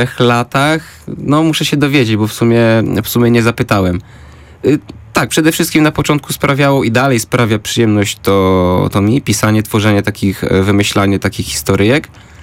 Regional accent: Śmigiel, Greater Poland Voivodeship, Poland; czasów mojego dzieciństwa, które spędziłem w Śmiglu, w mieście wielkopolskim, w którym spędziłem bardzo, bardzo dużo czasu.

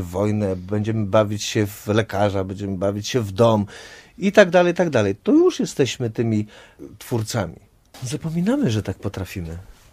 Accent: Delphi, Central Greece, Greece; jako mały chłopiec, jak wychowywałem się w Delfach

